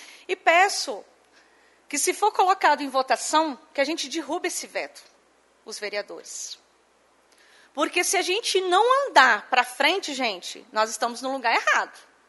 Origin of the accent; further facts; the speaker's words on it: São João de Garrafão, Espírito Santo, Brazil; Eu sou lá de São João de Garrafão